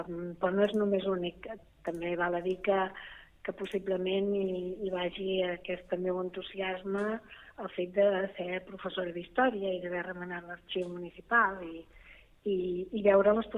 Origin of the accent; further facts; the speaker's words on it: Corçà, Catalonia, Spain; jo he nascut a Cursà i he viscut sempre a Cursà.